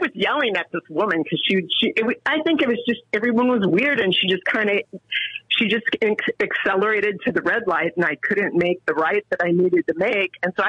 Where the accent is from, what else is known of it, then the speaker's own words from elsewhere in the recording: California, United States; Well, you know, I'm from California, so I say dude a lot.